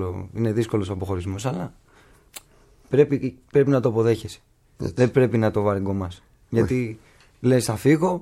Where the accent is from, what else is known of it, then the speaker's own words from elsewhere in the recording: Kasos, South Aegean, Greece; η σύνδεσή μου με τον τόπο μου, γιατί για μένα η κάσος αυτό είναι η θάλασσα.